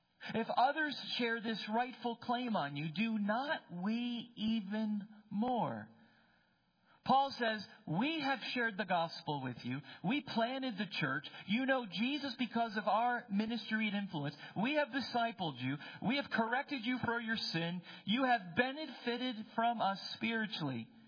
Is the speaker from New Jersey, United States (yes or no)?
yes; New Jersey, United States; Anyway, I'm from New Jersey. We don't have barns.